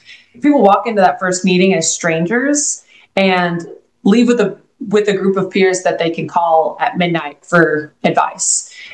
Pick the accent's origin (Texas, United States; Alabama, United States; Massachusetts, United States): Texas, United States; Dallas; So, I grew up in North Dallas.